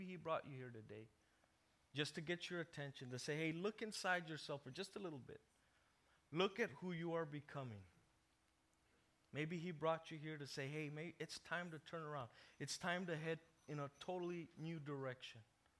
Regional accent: El Paso, Texas, United States; You know, I come from El Paso, and there's Mexican restaurants every other corner.

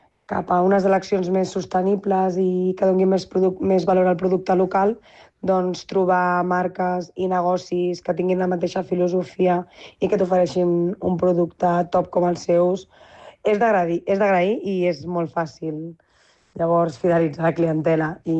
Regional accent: Barcelona, Catalonia, Spain; Jo sóc de Barcelona, però fa molts anys que estiuejo a Menorca

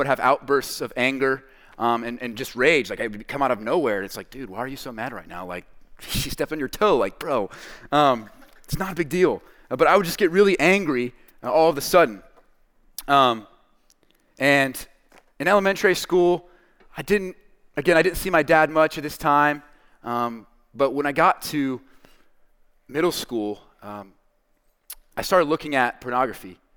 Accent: Syracuse, New York, United States; born there; But yeah, so I was born in Syracuse. Some of that northern mindset stuck with me. I don't like sweet tea. Okay. I don't like grits.

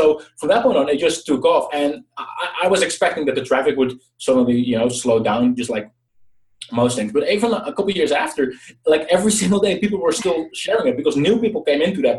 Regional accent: Netherlands; well, obviously, I'm from the Netherlands, hence the name, right?

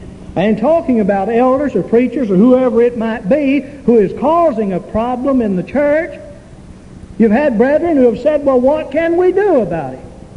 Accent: Texas, United States; Well, I came from East Texas.

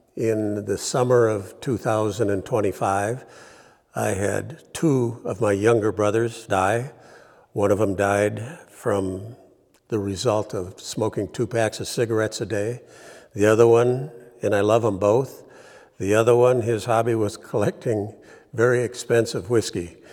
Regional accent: Toronto, Ontario, Canada; now in United States; I'm an American that grew up in Toronto, outside of Toronto.

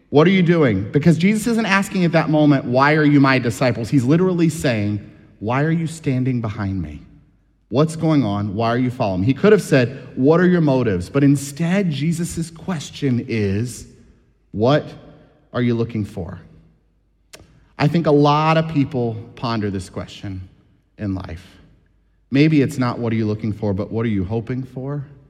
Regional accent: Culpeper, Virginia, United States; I grew up in Culpeper. People ask the same questions, right? Love you, Culpeper folk.

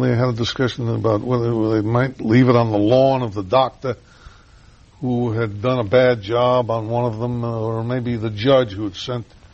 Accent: New York City, New York, United States; accent: New York; And I came from New York and I could emphasize my New York intonation as needed.

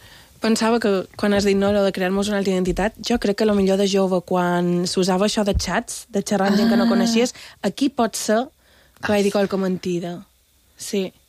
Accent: Argentina; I soc argentina, també.

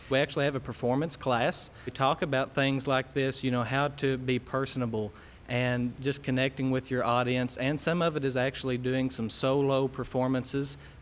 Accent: West Liberty, Kentucky, United States; I'm from West Liberty, Kentucky, which is just a little bit south of Moorhead.

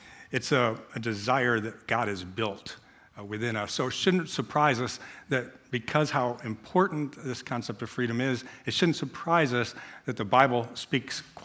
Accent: New York, United States; See, I said y'all even, I'm from New York, so I said y'all

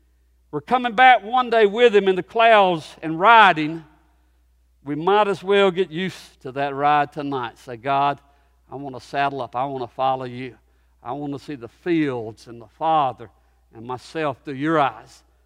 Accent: Alabama, United States; I'm from Alabama. We ain't got mountains like that.

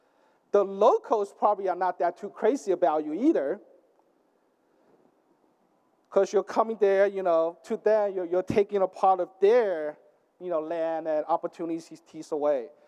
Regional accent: United States; I mean, that's, you know, I grew up in America. That's at least what I learned from our culture.

